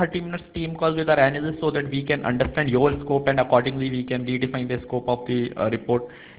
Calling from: Noida, Uttar Pradesh, India; I am calling from Noida only, but our head office is in Fremont, California.

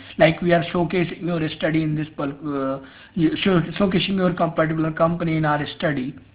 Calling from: India; calling from India.

